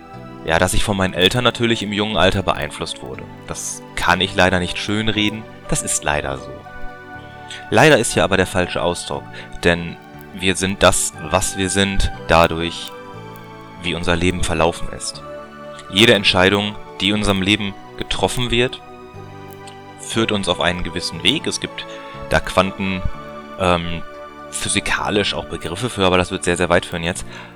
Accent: Bochum, Lower Saxony, Germany; born there; now in Wilhelmshaven, Germany; Ich bin 37 Jahre, wurde in Bochum geboren, bin dann aufgrund meines Berufs damals nach Wilhelmshaven gezogen

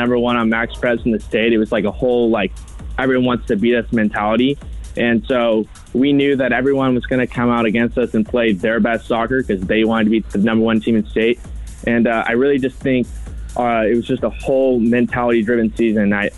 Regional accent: Portland, Oregon, United States; I mean, I'm from Portland, Oregon, so I'm a Timbers fan.

